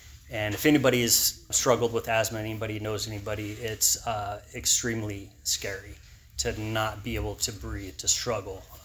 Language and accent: English; Alpine, California, United States; also born or lived in San Diego; Like I said, I was born in San Diego. First few years of my life lived in Mission Hills, which is towards downtown. And then by the time I was four, we moved out to Alpine, kind of rural area